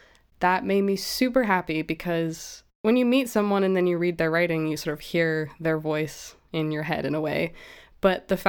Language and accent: English; Canada; accent: Canadian; maybe because you can't stand my dopey Canadian accent